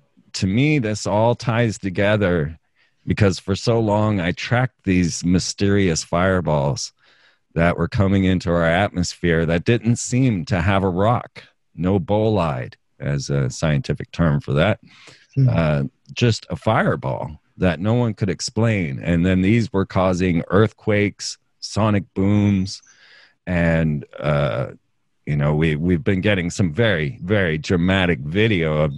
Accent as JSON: {"language": "English", "town": "Orlando", "region": "Florida", "country": "United States", "tie": "born or raised there", "said": "You know, I grew up in Orlando. I watched the rocket launches, and, you know, they were a very special event."}